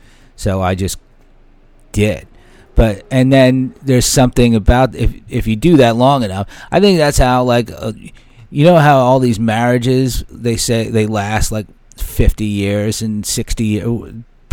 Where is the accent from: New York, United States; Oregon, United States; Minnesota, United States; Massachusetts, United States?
New York, United States; Staten Island; When I grew up in Staten Island, everybody was so into football. Everybody.